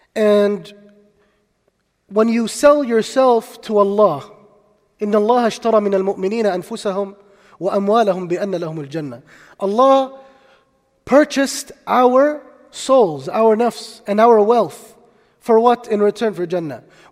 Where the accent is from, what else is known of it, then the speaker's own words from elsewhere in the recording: New Jersey, United States; I made istikhara to go back to New Jersey, which is my hometown